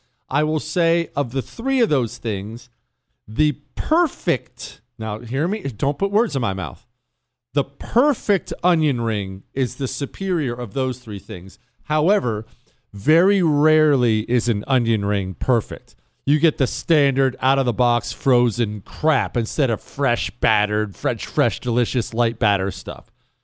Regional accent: United States; Because I'm an American. I put ranch.

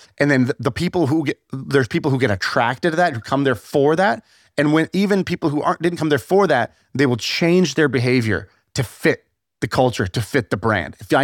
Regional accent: Houston, Texas, United States; Like I grew up in Houston. Houston has no brand.

